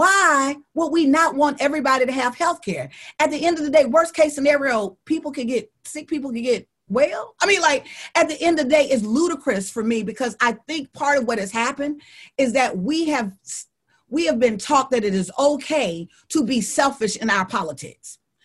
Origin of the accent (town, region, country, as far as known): Deep South, United States